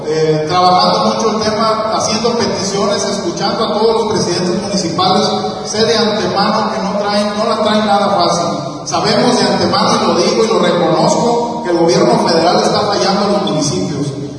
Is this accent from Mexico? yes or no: yes; Mexico; Somos mexicanos